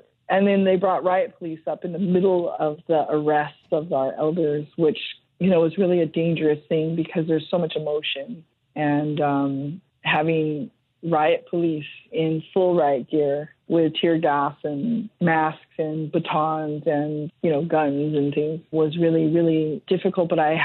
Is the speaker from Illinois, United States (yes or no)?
no; Hawaii, United States; because just being Hawaiian is political